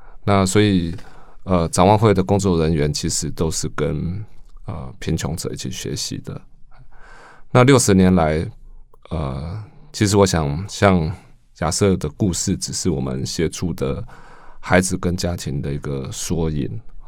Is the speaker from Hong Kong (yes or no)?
no; Hualien County, Taiwan; 亚瑟跟我自己是同乡的人，因为我们都是花莲人哈，那我自己在花莲服务的时候就知道亚瑟啊